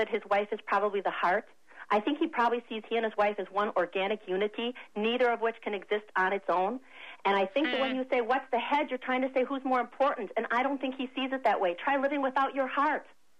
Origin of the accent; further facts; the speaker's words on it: United States; I'm an American.